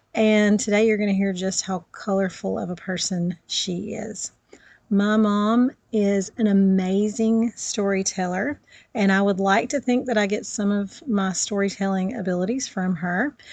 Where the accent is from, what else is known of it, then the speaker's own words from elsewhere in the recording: Georgia, United States; We are from Georgia. We were there.